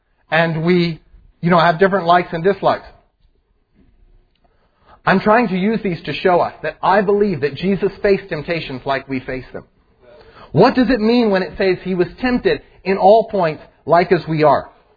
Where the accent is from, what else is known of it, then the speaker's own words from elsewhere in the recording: United States; This is who I am. I'm an American